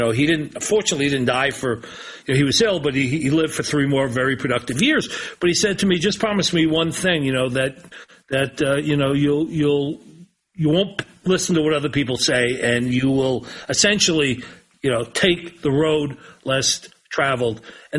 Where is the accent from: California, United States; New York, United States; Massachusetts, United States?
New York, United States; I was a kid growing up in New York who was watching people out